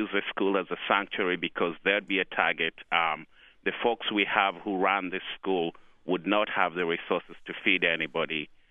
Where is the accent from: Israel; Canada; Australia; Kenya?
Kenya; Nairobi; now in United States; I grew up in Kibera in Nairobi, and I decided to give back.